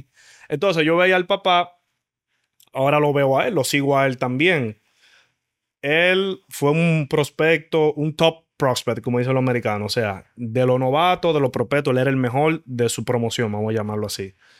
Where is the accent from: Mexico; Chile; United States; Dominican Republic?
Dominican Republic; Yo, desde pequeño... practicaba béisbol, imagino como todo dominicano.